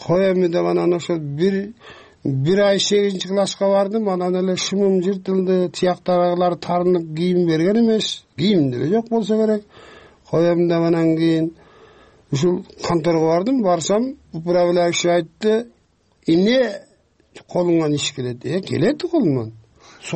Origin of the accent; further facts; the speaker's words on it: Sokuluk, Chuy Region, Kyrgyzstan; А негизи эжемдин колунда өстүм сокулукта 6 жыл.